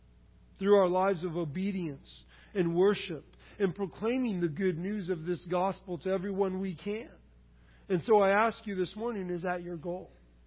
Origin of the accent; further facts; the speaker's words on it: California, United States; I grew up in California, you know.